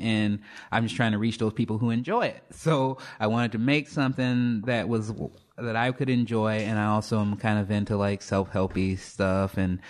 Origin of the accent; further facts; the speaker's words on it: Chicago, Illinois, United States; And I grew up in the south side of Chicago, which is kind of a tough area, and my mom was a single parent